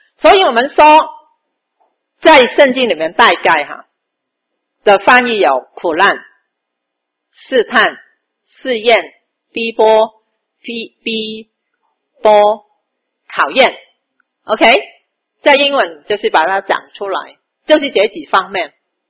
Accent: China; 我们说啊，我们中国人呢，那个金啊

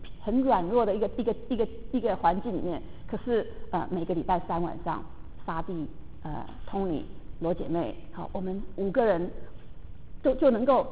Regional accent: China; 甚至我们中国人本身就是一个很比较害羞的哈

